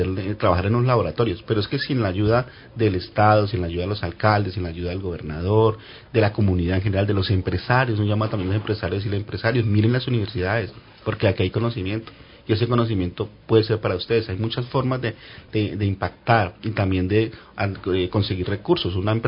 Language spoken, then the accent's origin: Spanish; Tolima, Colombia; soy tolimense. Y no solamente tolimense por la música y por el hecho de haber nacido en el Tolima, sino identificarnos regionalmente.